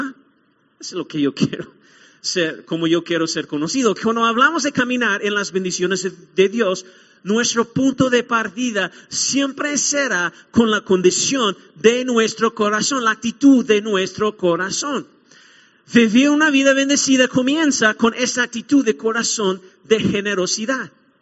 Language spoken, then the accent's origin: Spanish; United States; Y nosotros tenemos un día, los americanos tenemos un día festivo que siempre celebramos como americanos, Thanksgiving, Acción de Gracias.